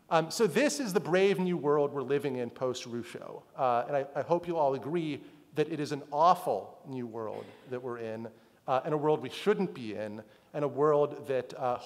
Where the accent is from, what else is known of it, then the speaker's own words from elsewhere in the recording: Illinois, United States; there's no reason for my home state of Illinois, for example, not to draw a district that has 55% Democrats in Chicago